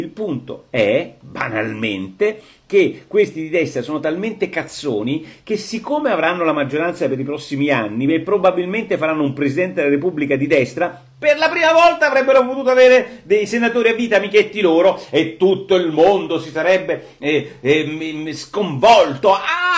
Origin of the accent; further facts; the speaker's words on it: Rome, Lazio, Italy; essendo un romano, di nascita, di scuola, di università